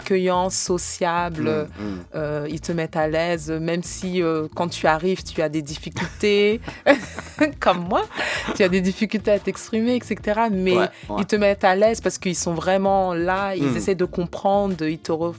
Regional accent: France; Alors moi comme je vous ai dit, je viens de France

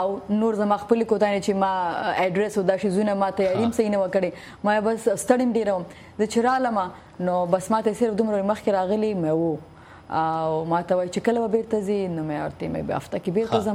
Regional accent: Pakistan; زه په پاکستان کې پیدا شوم ما غلطه مې تعلیم کړای

